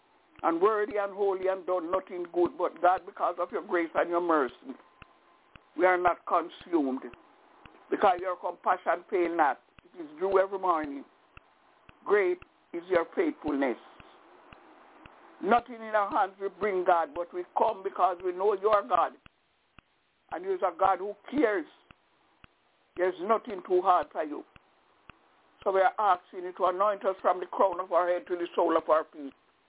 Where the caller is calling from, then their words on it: Albany, New York, United States; I'm calling from Albany in New York.